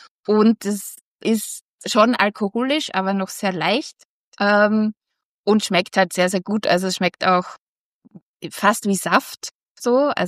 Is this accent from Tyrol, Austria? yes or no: no; Styria, Austria; Jetzt ist halt alles die Südsteiermark und es ist halt meine Heimat, ja.